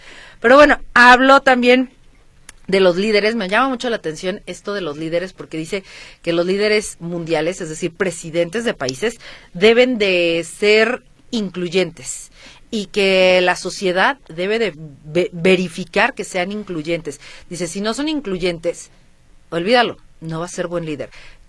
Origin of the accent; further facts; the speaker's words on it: Mexico; que nos conozcan, pues, como somos las mexicanas, lanzadas, cómo no.